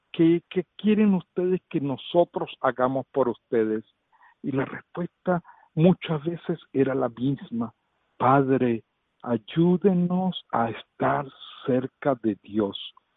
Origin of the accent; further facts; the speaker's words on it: Venezuela; moved away; En realidad soy también yo un refugiado, parte de esos 6 millones probablemente que han salido de Venezuela en busca de un futuro